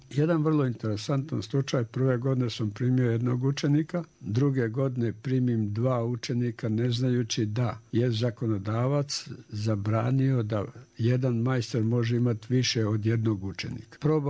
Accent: Laktaši, Republika Srpska, Bosnia & Herzegovina; born there; now in Banja Luka, Bosnia and Herzegovina; Radio sam u Beogradu do armije, posle armije sam došao u Banja Luku. Jer me privlačio moj rodni grad, odnosno moje selo u Laktaši.

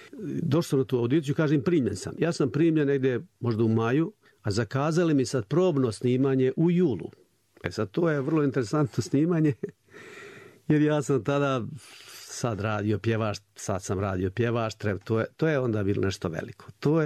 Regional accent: Bugojno, Federation of Bosnia and Herzegovina, Bosnia & Herzegovina; Rođen sam u Bugojnu 3. marta 1941. godine. Jedno kilometar od centra Bugojna, jedno srpsko selo zove se Čipuljić. U njemu su živjeli 99% Srbi.

